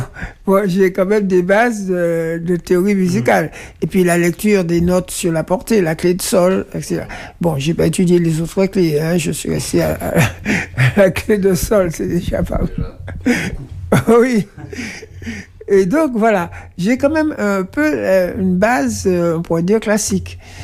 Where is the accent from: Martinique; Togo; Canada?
Martinique; moved away as an adult; je suis arrivé en France, à Paris, c'est là que c'est difficile de faire des raccourcis, parce que j'ai quitté la Martinique à l'âge de 19 ans.